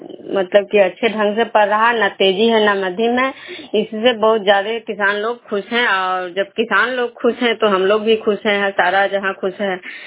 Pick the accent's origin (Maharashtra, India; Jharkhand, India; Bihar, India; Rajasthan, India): Bihar, India; Bishnupur; मैं बिष्णुपुर ग्राम खजरा पंचायत नालंदा जिला नगर नमसा प्रखंड के निवासी हूँ।